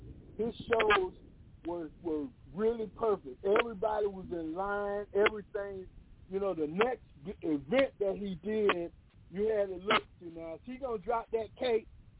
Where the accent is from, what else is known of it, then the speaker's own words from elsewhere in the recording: Atlanta, Georgia, United States; I'm from Atlanta Hill.